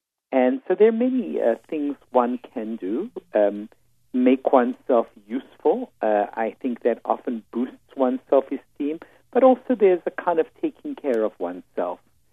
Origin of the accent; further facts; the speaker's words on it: South Africa; now in New York, United States; I came from South Africa to New York. It was perhaps one of the greatest adversities that I faced in coming to the North because I have SAD myself.